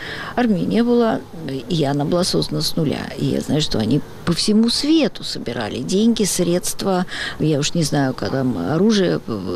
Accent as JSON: {"language": "Russian", "country": "Russia", "said": "Просто они не догадываются, что мы из России"}